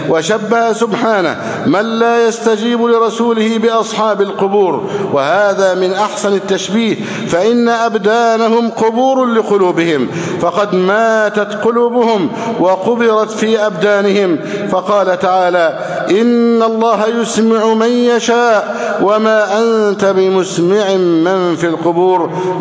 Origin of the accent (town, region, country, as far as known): Egypt